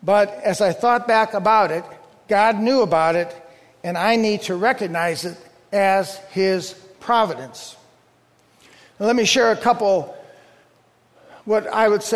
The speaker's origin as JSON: {"language": "English", "region": "Ohio", "country": "United States", "said": "Since I'm from Ohio and went to Cedarville, of course."}